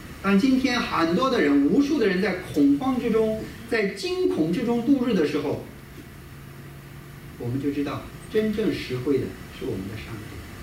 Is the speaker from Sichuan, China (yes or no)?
no; Xinjiang, China; 我们新疆人经常吃拌面